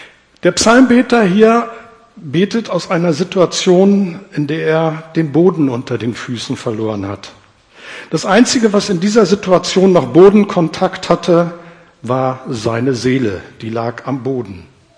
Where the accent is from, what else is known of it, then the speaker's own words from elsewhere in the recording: North Rhine-Westphalia, Germany; Die meiste Zeit meines Lebens, in meiner Jugend, bin ich im Oberbergischen aufgewachsen. Das sind viele Berge, viel Regen.